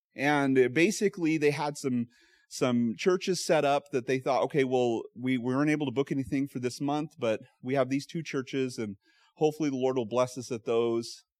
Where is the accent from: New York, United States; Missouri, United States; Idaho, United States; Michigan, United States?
Idaho, United States; Pocatello; Now, I am from Southeast Idaho, Pocatello to be exact, where the wind never stops blowing.